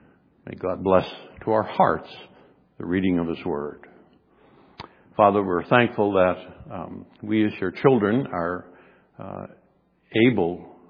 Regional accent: New York, United States; I grew up in Western New York.

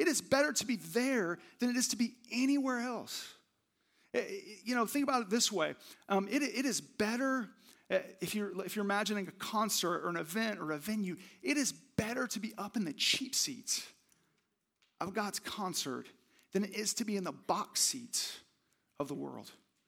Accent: Oklahoma, United States; I'm from Oklahoma. We call him a valet.

